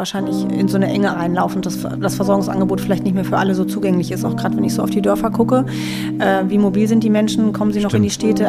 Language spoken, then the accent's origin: German; Hildesheim, Lower Saxony, Germany; Ich bin Hildesheimerin tatsächlich, bin in Hildesheim geboren, bin auch im St. Bernhard Krankenhaus geboren.